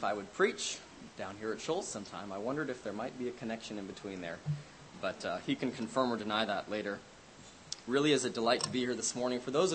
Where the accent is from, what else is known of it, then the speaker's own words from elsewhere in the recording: Canada; And I'm from Canada.